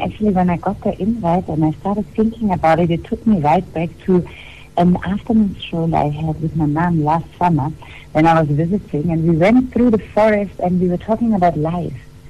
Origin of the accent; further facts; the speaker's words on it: Germany; now in South Africa; Since I came to South Africa, I discovered so much more about myself and what it meant growing up in Germany.